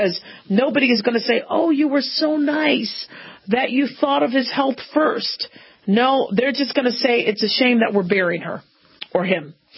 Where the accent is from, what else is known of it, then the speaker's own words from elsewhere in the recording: Phoenix, Arizona, United States; I mean, I grew up in Phoenix.